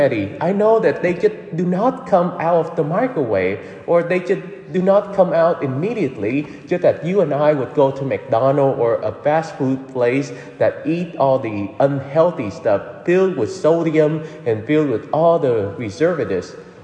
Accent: Vietnam; So growing up in Vietnam, where many people are not Catholic, and as a matter of fact, they are mostly ancestral worshippers or Buddhists.

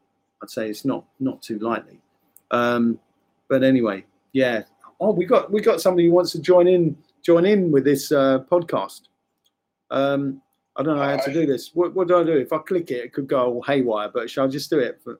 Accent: United Kingdom; Yeah, we're from the UK, from the UK.

